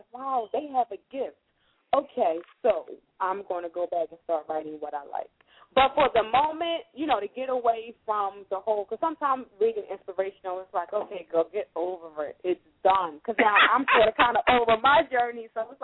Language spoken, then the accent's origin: English; Philadelphia, Pennsylvania, United States; Some of the stuff in those books I can relate to, too, growing up in North Philly.